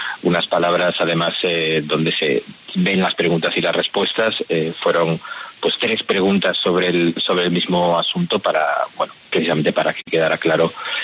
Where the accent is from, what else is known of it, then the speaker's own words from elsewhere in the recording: Spain; Yo soy español.